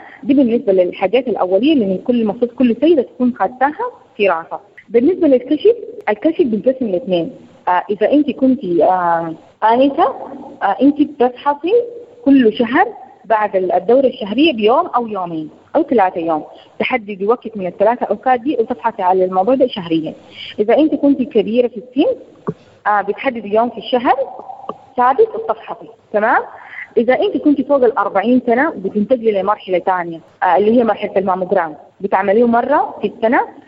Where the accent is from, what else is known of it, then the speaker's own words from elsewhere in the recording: Sudan; عشان كده نحن سنويا عندنا في السودان مجموعة من المبادرات والمنظمات